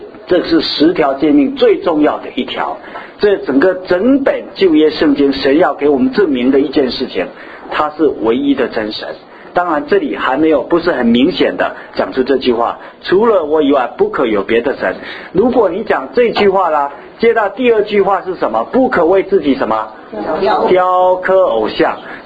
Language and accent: Chinese; China; 在我们中国人历史也很多神，对不对？